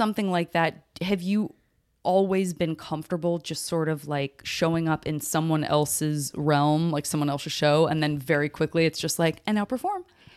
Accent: Tucson, Arizona, United States; I'm from Tucson.

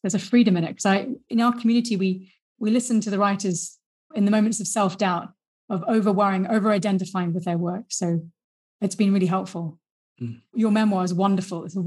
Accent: United Kingdom; which as a British person, I'd never heard of that concept

